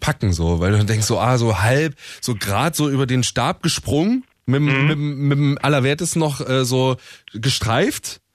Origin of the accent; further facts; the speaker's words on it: Dresden, Saxony, Germany; also born or lived in Jena; Ich bin in Dresden aufgewachsen, bin dann nach Jena zum Studieren, das ist ja auch so eine Studentenstadt